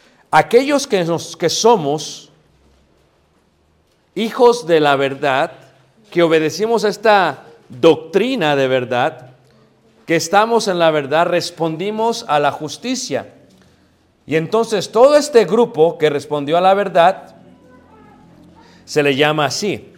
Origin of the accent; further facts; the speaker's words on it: Mexico; Yo soy latino, mestizo, soy mexicano. No la puedo rechazar. Yo soy de 48 años